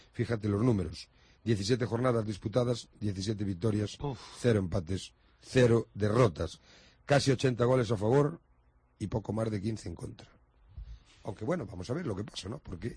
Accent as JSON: {"language": "Spanish", "region": "Galicia", "country": "Spain", "said": "Como buen gallego"}